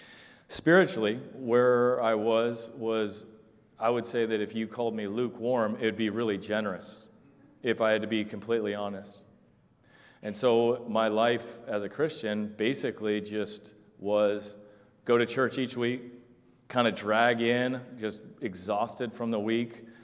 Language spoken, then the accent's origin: English; Keizer, Oregon, United States; Well, everyone … I'm from Kaiser originally, and, well, the Salem area. I went to high school in Salem, so been back, like Tyler said, for a while.